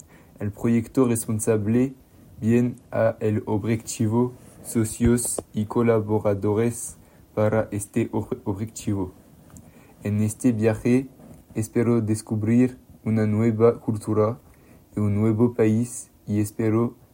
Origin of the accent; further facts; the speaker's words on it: France; Spanish is a second language; soy francés y tengo 17 años.